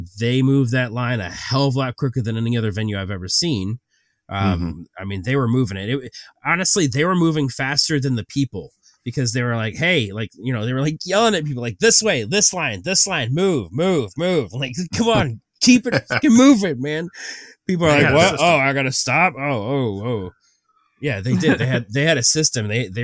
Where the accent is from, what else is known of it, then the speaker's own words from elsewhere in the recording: St. Louis, Missouri, United States; I'm from St. Louis. I've lived here all my life.